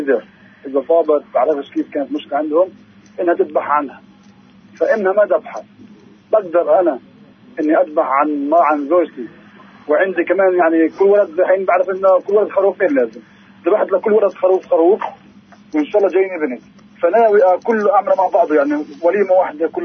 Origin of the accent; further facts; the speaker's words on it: Kut, Wasit, Iraq; من الكوت.